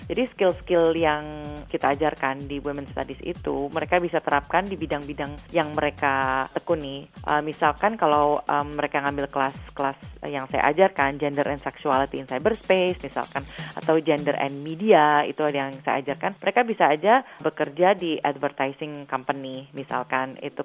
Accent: Java, Indonesia; buat saya, lahir dan besar di Indonesia, terutama di budaya Jawa, saya melihat ketimpangan gender yang sangat kuat sekali.

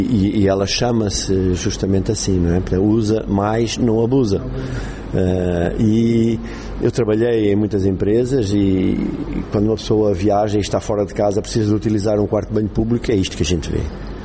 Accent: Namibe, Angola; eu sou natural do Namibe, a minha família é uma família que de muitas gerações no Namibe, e todas as histórias têm um pouco a ver com o meu sul, o meu Namibe, o meu deserto, como eu costumo dizer.

